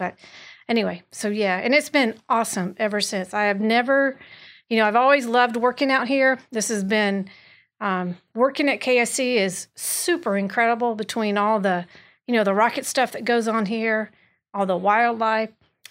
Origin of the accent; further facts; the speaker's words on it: Warner Robins, Georgia, United States; I grew up in Warner Robins, Georgia.